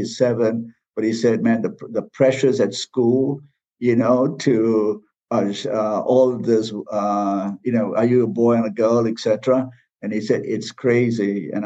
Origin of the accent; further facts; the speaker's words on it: Malaysia; where I come from, I'm originally from Malaysia